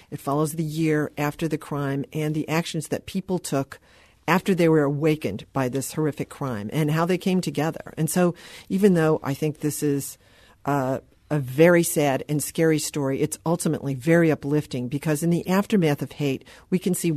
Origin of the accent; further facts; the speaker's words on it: St. Louis, Missouri, United States; And it's so good to be in my hometown and see that, you know, the public radio station, television, and the Beacon are all working together.